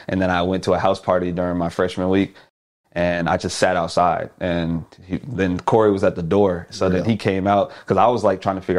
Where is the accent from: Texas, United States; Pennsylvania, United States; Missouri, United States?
Texas, United States; Houston; Yeah, so back home, I'm from Houston.